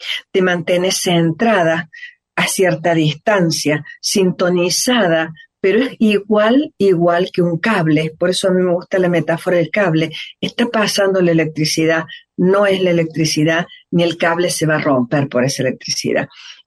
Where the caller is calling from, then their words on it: Córdoba, Argentina; te escucho desde Don Torcuato, Buenos Aires, Argentina, soy cordobesa